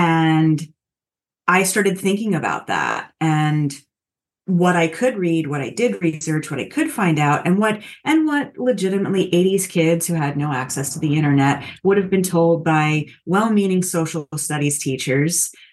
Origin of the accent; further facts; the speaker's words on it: Perrine, Florida, United States; I was born in Miami, and then we kind of started drifting around a bit, moving different states. But when we were in Florida, I lived in Perrine.